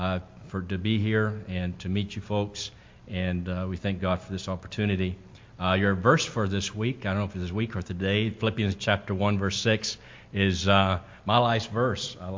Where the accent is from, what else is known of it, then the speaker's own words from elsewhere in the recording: Midwest, United States; I'm from the Midwest. My home church is there. And we've always kind of stayed in the Midwest.